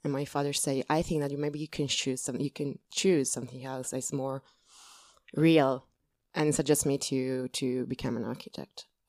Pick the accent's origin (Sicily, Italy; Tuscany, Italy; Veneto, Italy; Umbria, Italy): Sicily, Italy; English is a second language; I'm from Sicily, like your family.